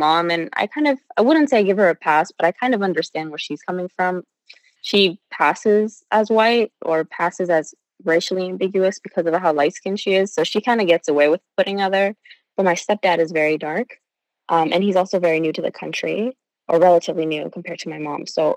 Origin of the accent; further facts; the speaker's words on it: United States; Me being raised in America gave me more of a cultural, I guess, tilt towards, you know, being American, having more an identity that is more, I guess, multicultural and thinking more beyond my Ethiopian roots.